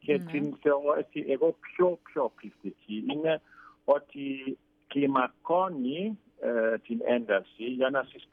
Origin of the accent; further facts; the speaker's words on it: Germany; Greek is a second language; Τουλάχιστον εγώ ως Γερμανός δεν φαντάζομαι έναν πολιτικό να είναι τόσο διχαστικός.